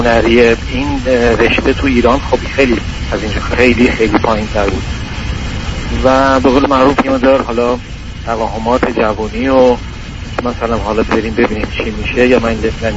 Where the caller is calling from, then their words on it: Italy; از ایتالیا هستم